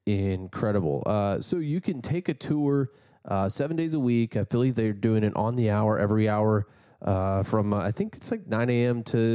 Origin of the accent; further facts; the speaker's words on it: Kentucky, United States; And that's because I'm from Kentucky, where also caves are very prominent.